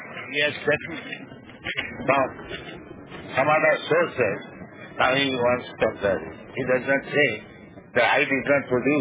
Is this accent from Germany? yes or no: no; India; Who says India is starving? You are saying. I am Indian, I don't say.